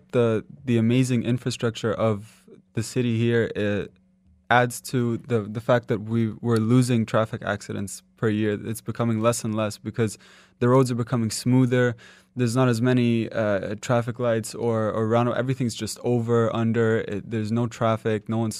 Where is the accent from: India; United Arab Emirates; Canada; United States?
United Arab Emirates; Dubai; I grew up in Dubai